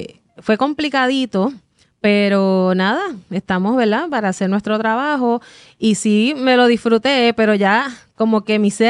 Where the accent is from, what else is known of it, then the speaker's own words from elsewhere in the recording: Sabana Grande, Puerto Rico; also born or lived in San Germán; Sí soy natural de San Germán porque nací en San Germán, pero mi pueblo como tal de vivienda toda mi vida fue Sabana Grande.